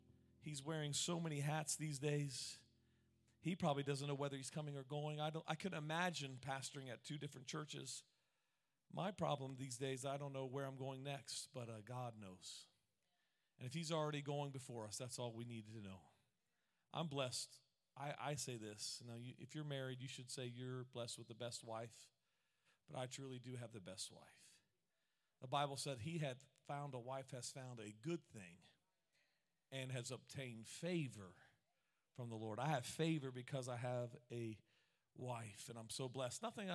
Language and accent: English; Grove City, United States; I grew up in Grove City, and I would joke all the time. I make fun of Grove City because I'm from Grove City, and I'm allowed to make fun of it.